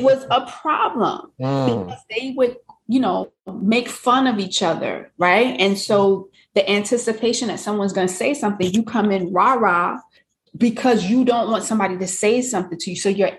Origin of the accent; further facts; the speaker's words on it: Brooklyn, New York, United States; And as a kid born and raised in Brooklyn, my parents constantly had me traveling throughout New York City, right?